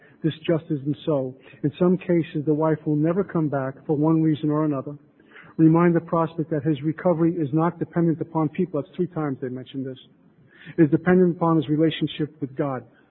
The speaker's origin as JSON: {"language": "English", "region": "New York", "country": "United States", "said": "He's from Texas. I'm from New York. I talk funny"}